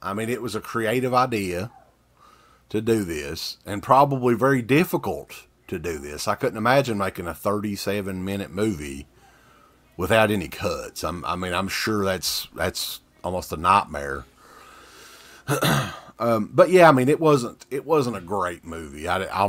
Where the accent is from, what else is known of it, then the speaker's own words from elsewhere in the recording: Kentucky, United States; We're from Kentucky. We shouldn't be expected to do.